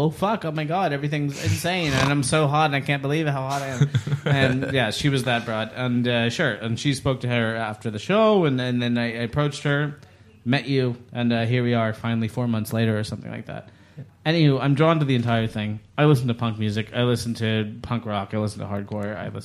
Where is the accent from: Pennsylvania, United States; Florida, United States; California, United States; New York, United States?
Pennsylvania, United States; Pittsburgh; I'm from Pittsburgh, Pennsylvania.